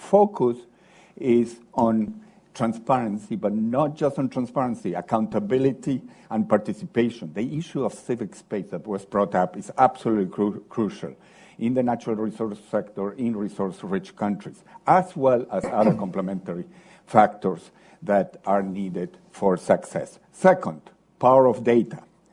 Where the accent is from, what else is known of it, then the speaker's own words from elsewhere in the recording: Chile; I come from Chile and Latin America. We have had our challenges, but we've made progress.